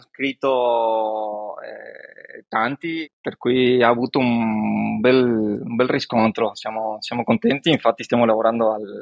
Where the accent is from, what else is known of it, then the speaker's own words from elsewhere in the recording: Buenos Aires, Argentina; Italian is a second language; moved away as an adult; now in Italy; dall'accento come avrai immaginato sono argentino di Buenos Aires e dopo essermi laureato all'Università di Buenos Aires sono venuto qua in Italia al nord-est